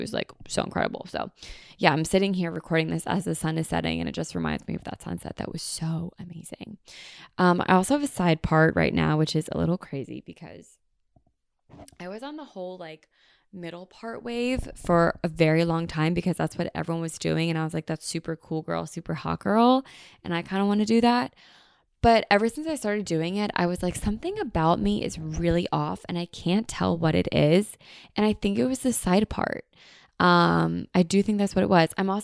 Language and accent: English; United States; We looked so American. I mean, we are so American, but I really was so American